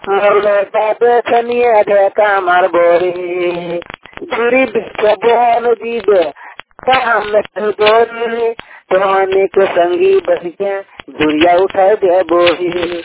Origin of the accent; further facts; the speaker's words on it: Dhanbad, Jharkhand, India; धनबाद का रहने वाला हूँ।